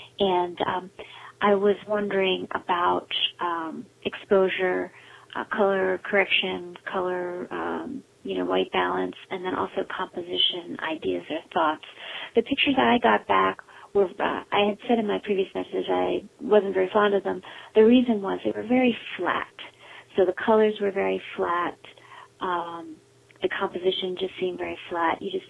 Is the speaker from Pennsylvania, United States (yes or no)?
yes; Pittsburgh, Pennsylvania, United States; I'm from Pittsburgh, Pennsylvania.